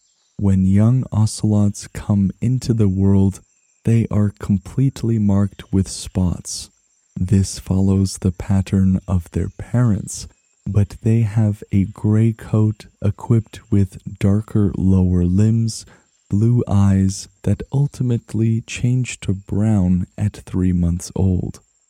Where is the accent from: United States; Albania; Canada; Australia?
Canada; because to me, as a Canadian, their measurement seems so arbitrary.